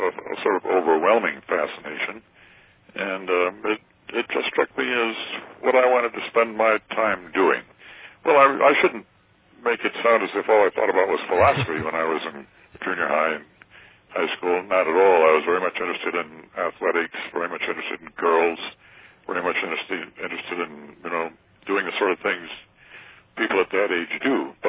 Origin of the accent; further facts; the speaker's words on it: North and South Dakota, United States; Well, I grew up in North and South Dakota, and their education opportunities in those days, we're talking a long time ago, we're talking the 40s, 1940s, were a little thin in the ground.